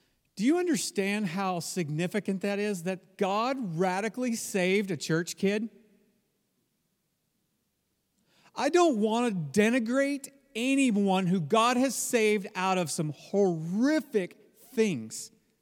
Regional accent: Texas, United States; Now, I grew up in Texas. Everyone believes that they believe. Everyone believes that they're Christian. There's churches on literally every corner.

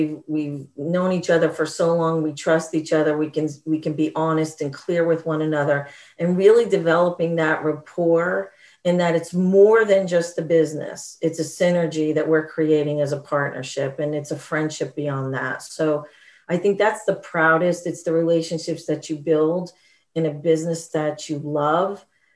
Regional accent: New Jersey, United States; I grew up in New Jersey. I lived in a household that was sarcastic about everything.

